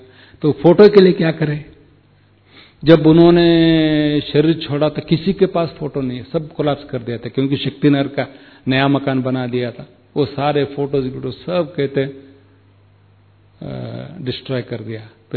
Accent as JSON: {"language": "Hindi", "region": "South India", "country": "India", "second_language": "Hindi", "said": "देखो आपको पता होगा मैं साउथ इंडियन हूँ, अहिंदी भाषा वाला"}